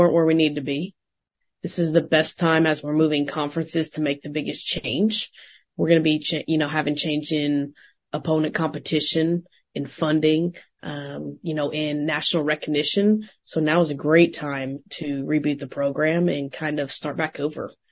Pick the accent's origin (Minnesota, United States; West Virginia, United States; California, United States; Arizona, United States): Arizona, United States; That is true. I am from Arizona.